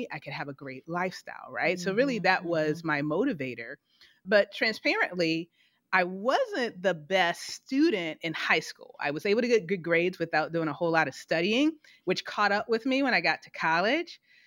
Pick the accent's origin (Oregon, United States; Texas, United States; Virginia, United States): Virginia, United States; Richmond; I come back to my hometown, Richmond, Virginia.